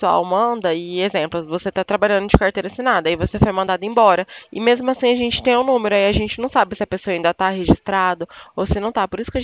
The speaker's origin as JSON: {"language": "Portuguese", "town": "Bebedouro", "region": "São Paulo", "country": "Brazil", "said": "Oh, eu sou de Bebedouro."}